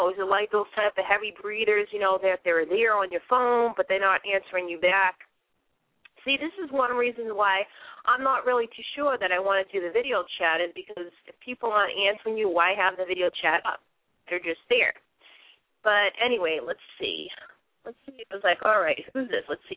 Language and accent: English; Boston, Massachusetts, United States; accent: Boston; Now, for me, what works for me is my Boston accent, and it's something that's helped me to get parts.